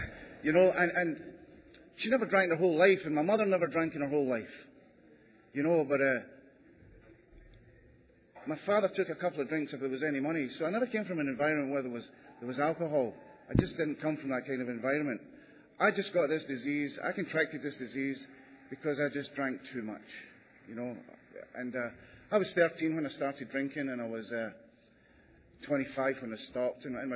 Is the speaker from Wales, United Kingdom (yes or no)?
no; Scotland, United Kingdom; I'm originally from Scotland